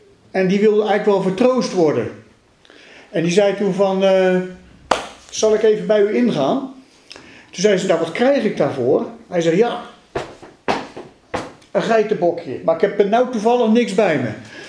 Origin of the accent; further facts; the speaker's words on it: South Holland, Netherlands; Ik kom uit het Westland oorspronkelijk.